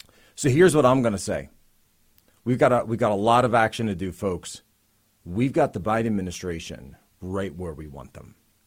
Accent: Pennsylvania, United States; I'm from Pennsylvania and I stand with Texas.

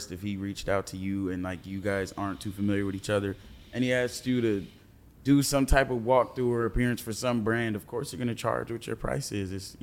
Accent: California, United States; I'm from California. It's like born, every man for themselves type of.

